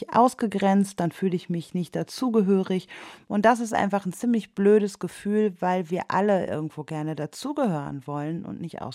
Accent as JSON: {"language": "German", "country": "Germany", "said": "Ich bin deutsch, genauso wie weiße Menschen deutsch sind."}